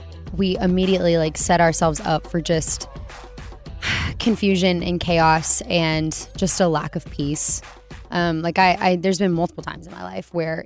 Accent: Alabama, United States; born there; now in Waco, United States; Well, not born and raised. I was born in Alabama.

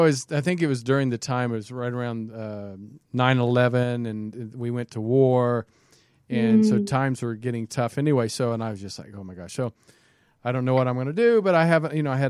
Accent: Kansas, United States; now in Los Angeles, United States; I'm from Kansas originally. I worked in Kansas City 7 years before I moved to LA.

